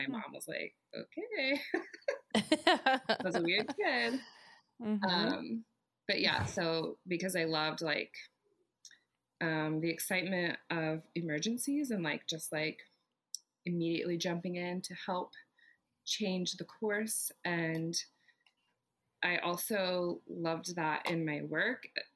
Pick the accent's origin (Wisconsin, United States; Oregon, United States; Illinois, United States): Oregon, United States; also born or lived in Klamath Falls; Yeah, so I was born in Southern Oregon in Klamath Falls, if anyone knows. It's in the middle of nowhere. It's a farming community, basically. And I grew up south of that, even more in the middle of nowhere, on like 6 acres.